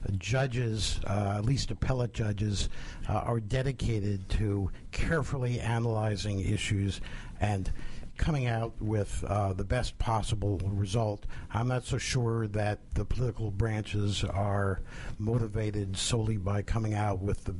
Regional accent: New Jersey, United States; From Bergen County, New Jersey, outside of New York City.

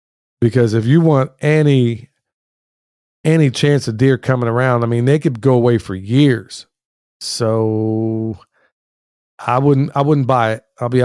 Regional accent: Pennsylvania, United States; I grew up in Pennsylvania, not far from Coatesville. That's where I'm originally from, y'all.

